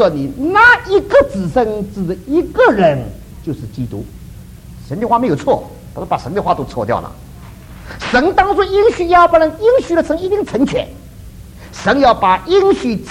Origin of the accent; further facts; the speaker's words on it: China; 我也常常想到我们中国人呢，就常常去说我们中国以往历史。